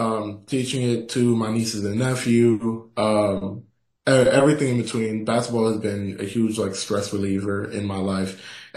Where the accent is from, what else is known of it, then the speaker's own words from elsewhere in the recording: New York, United States; No, just the fact that I'm originally from Brooklyn, Queens, New York, so I'm not a local here at all.